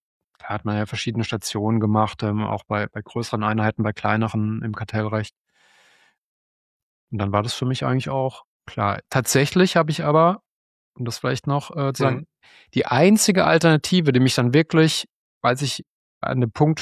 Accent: Kurpfalz, Germany; ich komme ja selbst aus der Kurpfalz.

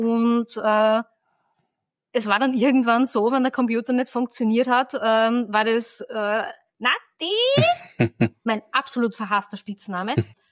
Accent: Bruck an der Leitha, Lower Austria, Austria; Ich komme aus Niederösterreich, Bruck an der Leitha, genauer gesagt. Das ist so 40 Kilometer von Wien weg.

